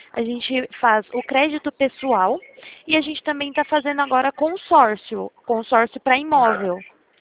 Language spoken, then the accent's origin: Portuguese; Itatiba, São Paulo, Brazil; Eu sou de Itatiba, interior de São Paulo.